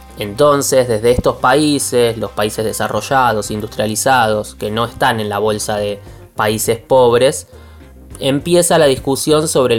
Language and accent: Spanish; Buenos Aires, Argentina; soy agrónomo, tengo 31 años, soy papá de Lolo, cuervo, vivo en Patagonia aunque soy porteño.